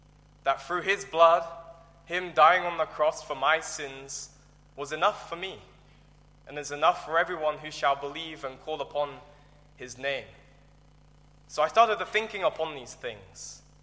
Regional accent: Exeter, South West England, United Kingdom; I'm from Exeter in England, and I was not born in a Christian home.

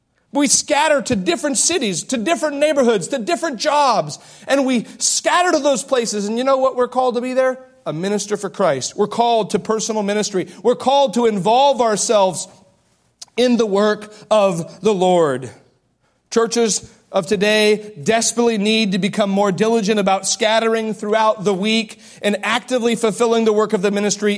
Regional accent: Astoria, Oregon, United States; And growing up in Astoria, Oregon, when there's mud and more mud on the field, sinking into it, and you get out knowing you've been in the game.

